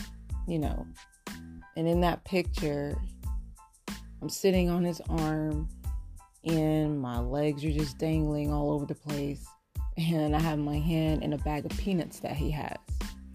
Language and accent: English; Miami, Florida, United States; I was raised in Miami. Yep, that 305.